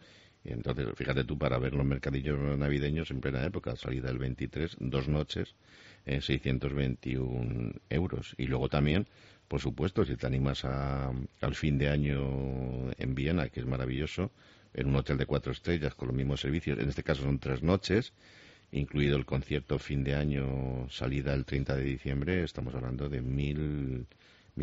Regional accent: Spain; como somos españoles

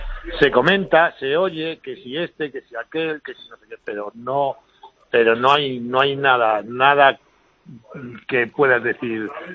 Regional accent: Spain; nosotros somos los españoles demasiado exigentes con nuestros deportistas

